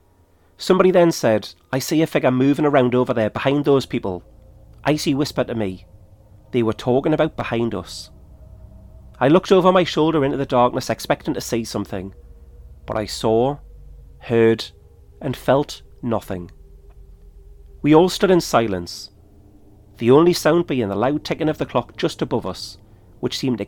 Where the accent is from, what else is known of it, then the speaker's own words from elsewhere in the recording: Newcastle upon Tyne, North East England, United Kingdom; you will join me in my hometown of Newcastle upon Tyne, where I team up with another Geordie podcaster